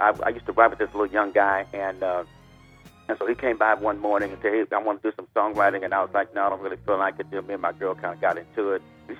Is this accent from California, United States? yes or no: yes; Oakland, California, United States; also born or lived in Little Rock, Arkansas; Well, I grew up in Oakland, but I was born in Little Rock. I made my grand entrance right there.